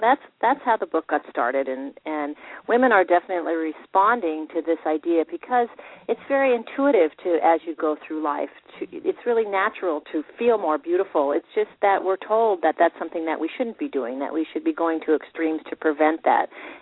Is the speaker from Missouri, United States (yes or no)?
no; Los Angeles, California, United States; I grew up in Los Angeles, and always liked clothes